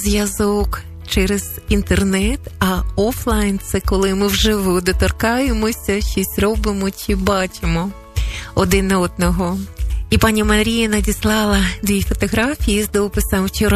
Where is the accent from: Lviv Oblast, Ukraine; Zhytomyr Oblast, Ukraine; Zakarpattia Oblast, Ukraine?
Zakarpattia Oblast, Ukraine; Uzhhorod; now in Italy; Я сам з Ужгорода, і це спогади з дитинства, хоча зараз знаходжусь за кордоном в Італії.